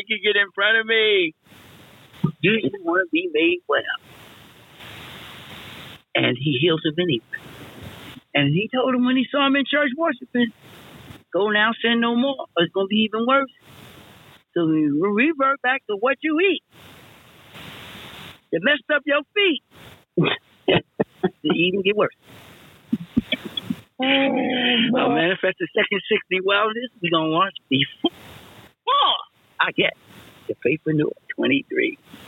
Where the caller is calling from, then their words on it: Newark, New Jersey, United States; I'm calling in from Newark, New Jersey.